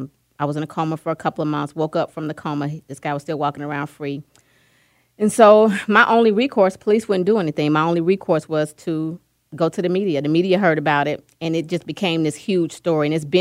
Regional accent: Atlanta, Georgia, United States; I am born and raised in Atlanta.

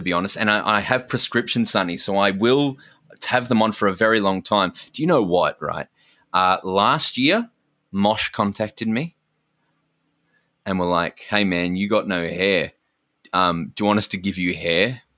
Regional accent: Melbourne, Victoria, Australia; So I like we're three men from Melbourne, right?

